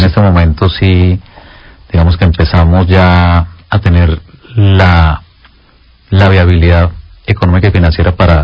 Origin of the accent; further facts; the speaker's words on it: Cali, Valle del Cauca, Colombia; Que nos sentamos orgullosos de, como caleños